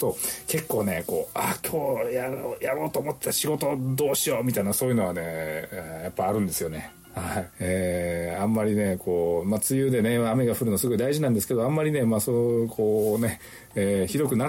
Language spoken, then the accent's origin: Japanese; Nagasaki, Japan; 私のね、出身のね、島原半島の方もね